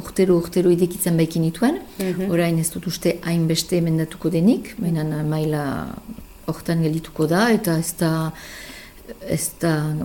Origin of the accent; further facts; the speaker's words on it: Ascain, Nouvelle-Aquitaine, France; Azkainen berian, nire kasuan behintzat, nire herrian ari baina izlanean